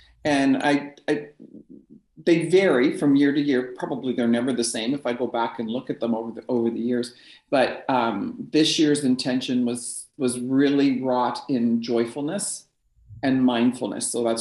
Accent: Ontario, Canada; born there; I'm a Canadian, I was born near the Detroit border.

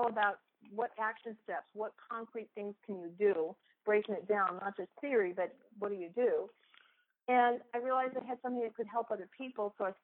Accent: Dartmouth, Massachusetts, United States; And when I first came back, I relocated back in my hometown area of Dartmouth, Massachusetts.

